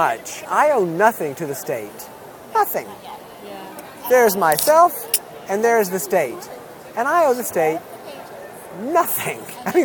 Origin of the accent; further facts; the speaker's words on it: United States; And it is hard for me as an American to understand concept of duty.